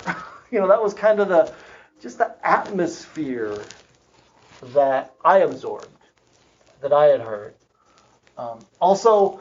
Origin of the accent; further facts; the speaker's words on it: Wyoming, United States; because we grew up in Wyoming, you know.